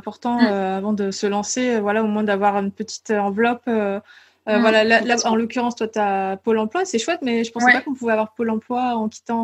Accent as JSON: {"language": "French", "town": "Île d'Oléron", "region": "Nouvelle-Aquitaine", "country": "France", "said": "moi, je viens de l'île de Léron, je viens vraiment de la campagne."}